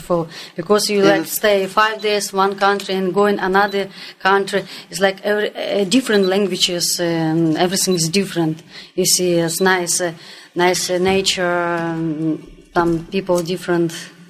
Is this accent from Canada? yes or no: no; Ukraine; English is a second language; I am from Ukraine.